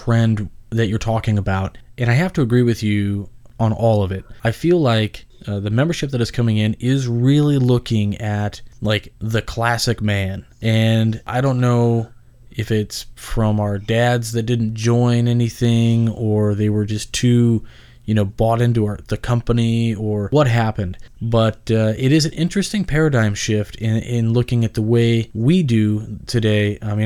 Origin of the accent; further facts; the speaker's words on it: California, United States; I mean, I'm initially from California, and I was going to join Orange Lodge in Orange Circle in Orange, California.